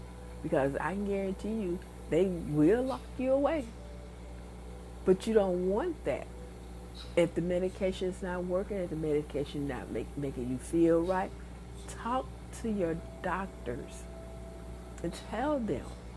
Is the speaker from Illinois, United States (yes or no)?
yes; Illinois, United States; now in Florida, United States; I grew up in Illinois, but I've been living in Florida for 27 years.